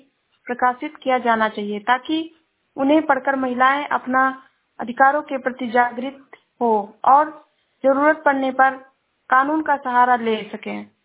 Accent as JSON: {"language": "Hindi", "region": "Uttar Pradesh", "country": "India", "said": "मैं जिला श्रावस्ती से हूँ।"}